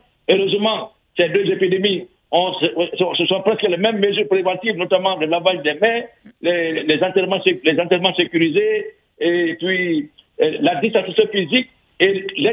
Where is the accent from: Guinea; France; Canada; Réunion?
Guinea; Nzérékoré Region; Vous savez, chez nous, en Guinée forestière, il y a le rituel qu'il ne faut pas obliger.